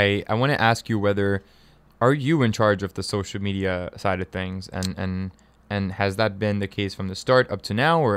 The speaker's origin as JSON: {"language": "English", "country": "Tanzania", "tie": "born or raised there", "also_born_or_lived": "Kenya", "said": "I grew up in Tanzania and Kenya"}